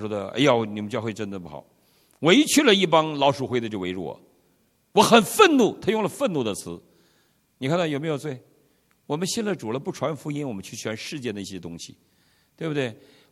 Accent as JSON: {"language": "Chinese", "region": "Northeast China", "country": "China", "tie": "born or raised there", "said": "我们在我老家东北，我们的地不是地毯，我们也没有地板，我们是土地"}